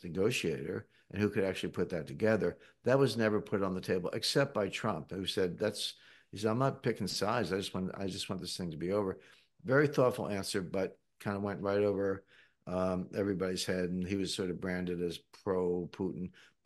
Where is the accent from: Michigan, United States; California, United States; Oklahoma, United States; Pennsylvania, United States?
Pennsylvania, United States; born there; I was born in Pennsylvania. I went to law school in Philadelphia.